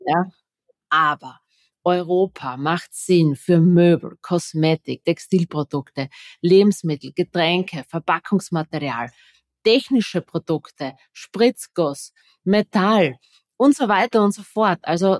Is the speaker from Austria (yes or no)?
yes; Austria; ich bin, das hört man, glaube ich, auch von meinem Dialekt. Ich bin Österreicherin.